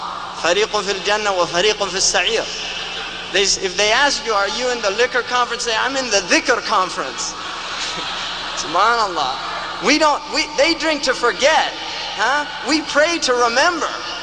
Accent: California, United States; All right, I'm a Muslim from California.

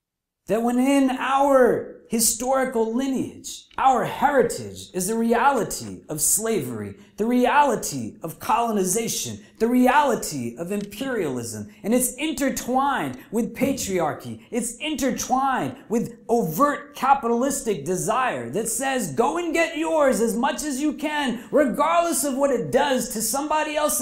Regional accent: New Jersey, United States; I said, we're from Jersey and we say excuse me.

